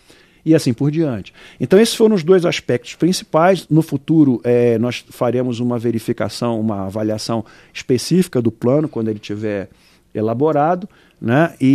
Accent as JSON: {"language": "Portuguese", "region": "Rio de Janeiro", "country": "Brazil", "tie": "born or raised there", "moved": "yes", "lives_now": "Brasília, Brazil", "said": "Eu também sou carioca, né? Eu estou aqui em Brasília já há 30 anos, mas eu tenho a naturalidade, né?"}